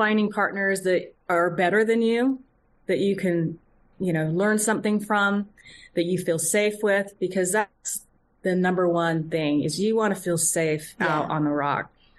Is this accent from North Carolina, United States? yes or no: no; Salt Lake City, Utah, United States; I'm from Salt Lake, so that's where I really started to climb was in Salt Lake.